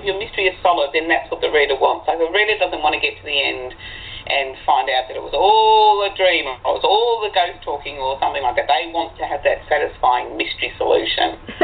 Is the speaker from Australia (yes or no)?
yes; Australia; So I'm an Australian writer of horror and science fiction and crime recently.